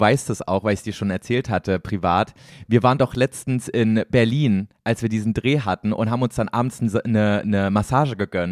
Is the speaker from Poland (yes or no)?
yes; Poland; German is a second language; now in Germany; ich bin vor ein paar Jahren aus Polen hierher gezogen und ich habe damit Deutsch gelernt